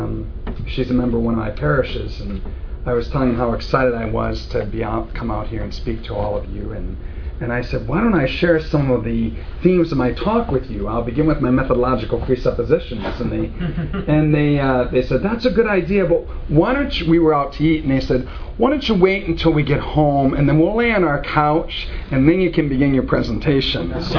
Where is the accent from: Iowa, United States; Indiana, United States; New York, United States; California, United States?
Iowa, United States; Waterloo; I was born and raised in Waterloo, Iowa.